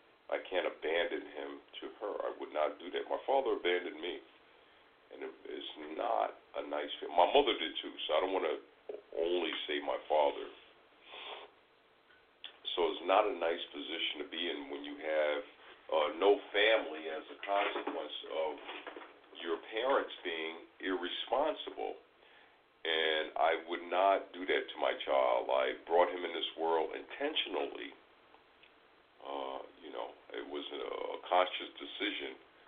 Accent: United States; I was born, raised, educated here. Obviously, I'm an American. My parents are American, my grandparents, and on and on and on.

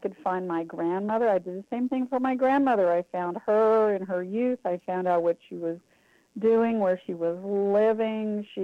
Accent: Oklahoma, United States; And I grew up in Oklahoma, but our relatives were all in Iowa. All of it's part of the Plains.

